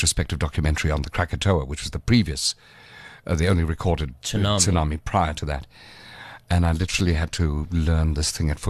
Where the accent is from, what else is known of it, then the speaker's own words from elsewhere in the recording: Eastern Cape, South Africa; I grew up in the Eastern Cape.